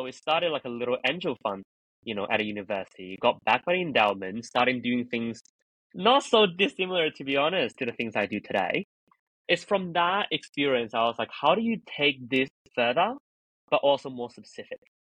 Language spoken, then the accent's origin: English; Australia; I'm from Australia, right?